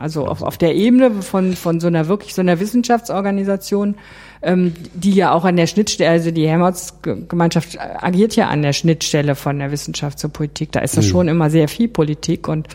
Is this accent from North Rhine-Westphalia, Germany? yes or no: yes; Bonn, North Rhine-Westphalia, Germany; ich hatte in Bonn studiert, ich war aus Bonn